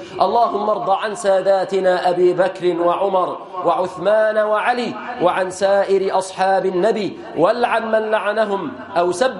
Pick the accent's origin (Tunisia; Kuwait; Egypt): Egypt; اللهم احفظ بلادنا مصر،